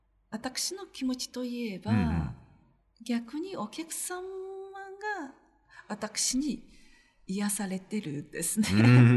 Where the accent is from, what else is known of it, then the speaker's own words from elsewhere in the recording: China; Japanese is a second language; 私はやっぱり中国人ですから日本の特に旅館文化はあんまりわからないですので、